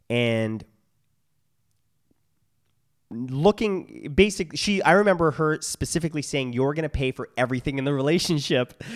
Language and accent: English; Canada; Now, I want to clarify here by saying I'm Canadian and I do not belong to any one political party